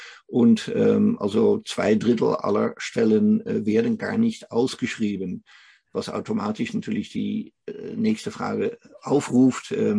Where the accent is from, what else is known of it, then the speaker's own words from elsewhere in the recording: Netherlands; German is a second language; Tatsächlich bin ich aus den Niederlanden, wohne hier in Emmerich, was tatsächlich ziemlich in der Nähe der Grenze ist. Habe allerdings vorher auch mal in Dortmund, in München, in Stuttgart gewohnt und auch noch in Salzburg in Österreich, in Echternach